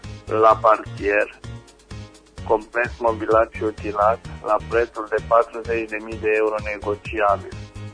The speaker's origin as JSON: {"language": "Romanian", "town": "Băile Herculane", "region": "Caraș-Severin", "country": "Romania", "said": "Sunt din Băile Hârboane"}